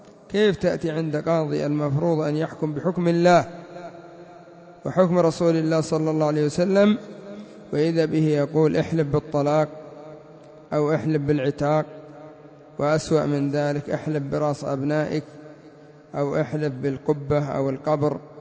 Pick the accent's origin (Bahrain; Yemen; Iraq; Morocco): Yemen; وعندنا في اليمن ربما يأتون ببعض الألفاظ التي ليس عليها دليل، لا سيما في البلاد العليا